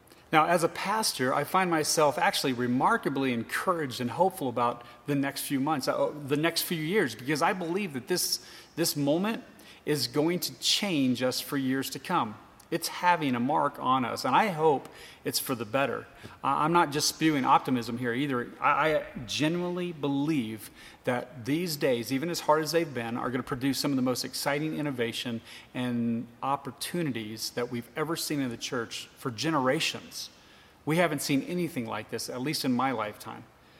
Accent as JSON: {"language": "English", "region": "Texas", "country": "United States", "tie": "born or raised there", "said": "When I was growing up in Texas, we used to inner tube all the time."}